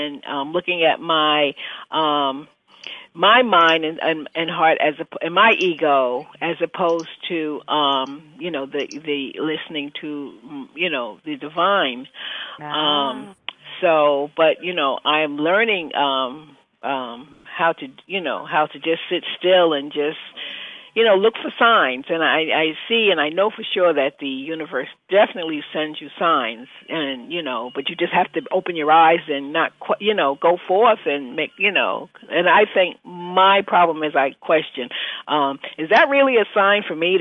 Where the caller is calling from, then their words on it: Hampton, Virginia, United States; I'm calling from Hampton, Virginia.